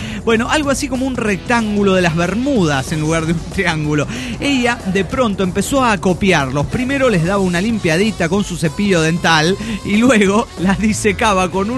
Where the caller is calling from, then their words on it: Mexico City, Mexico; del DF Mexicano.